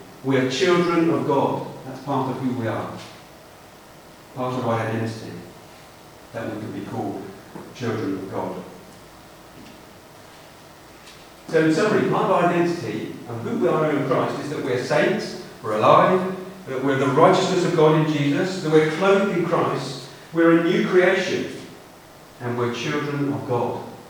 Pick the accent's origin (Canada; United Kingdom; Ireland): United Kingdom; England; It says I'm a UK citizen. But my identity is also evident in the way I behave. I'm very British, very English.